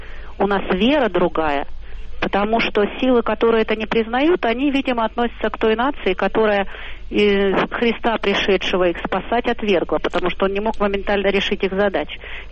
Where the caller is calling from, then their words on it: Moscow, Russia; я из Москвы звоню.